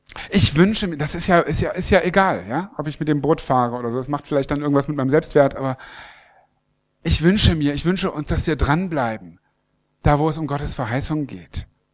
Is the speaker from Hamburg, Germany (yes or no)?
no; Lower Saxony, Germany; ich komme aus der Nähe von Hannover, vom Steinhuder Meer.